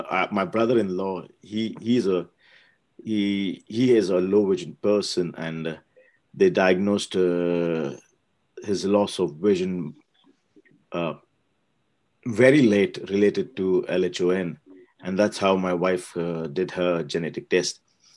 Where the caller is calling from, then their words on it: Switzerland; I'm connected from Switzerland.